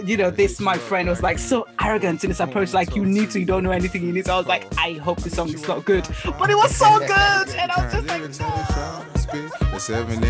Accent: Nigeria; now in London, United Kingdom; I'm in London. I'm from Nigeria.

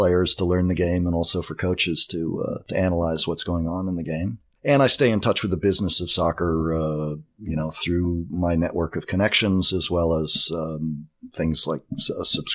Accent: Durham, New Hampshire, United States; So Durham, New Hampshire would probably be considered my hometown. I got there when I was about 7 and went off to boarding school at age 13, so I didn't spend a lot of time there.

